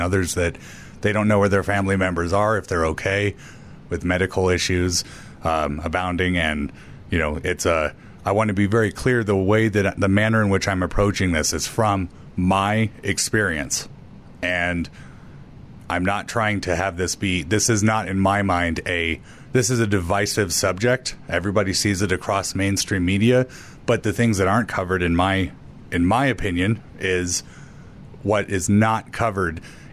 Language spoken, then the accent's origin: English; Franktown, United States; And I am a cowboy from Franktown.